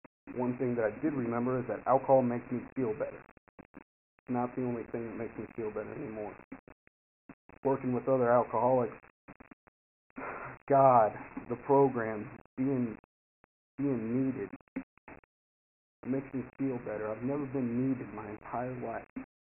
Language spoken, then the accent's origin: English; Roswell, United States; I grew up here in Roswell, and normal childhood and everything, and always felt a little off.